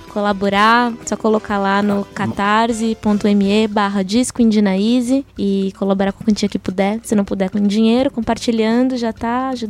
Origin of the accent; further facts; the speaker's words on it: São Paulo, Brazil; also born or lived in Bahia; porque eu sou baiana. Eu que cresci em São Paulo, me distanciei muito do meu berço, assim, né?